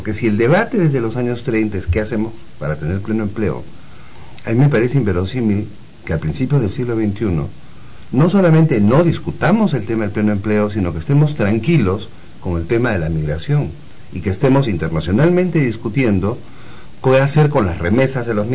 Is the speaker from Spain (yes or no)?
no; Peru; now in Mexico; Yo vengo del Perú para México, no siento una gran resistencia cultural.